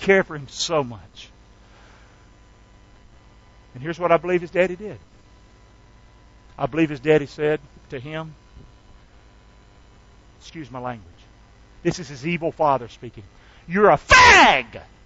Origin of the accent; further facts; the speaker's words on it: the South, United States; don't be doing that with me. I'm from the South.